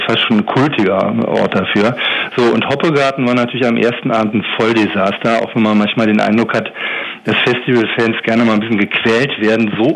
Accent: Berlin, Germany; Als Berliner könnte man jetzt sagen

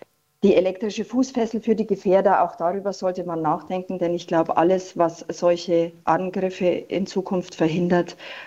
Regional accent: Bavaria, Germany; ich komme ja aus Bayern

